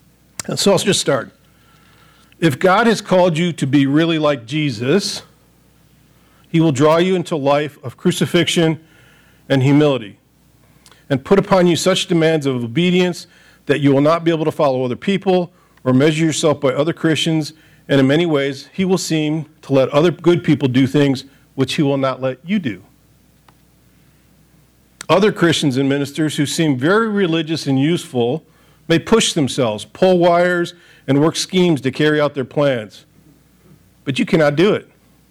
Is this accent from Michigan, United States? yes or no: yes; Royal Oak, Michigan, United States; I go back to my hometown of Michigan, and the kids know we do this. I drive down Royal Oak